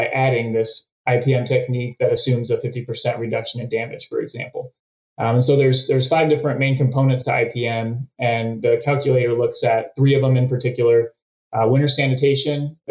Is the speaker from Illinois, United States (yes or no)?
no; Ohio, United States; now in Central Valley, United States; Originally, I grew up in Ohio, so very little familiarity with the crops out here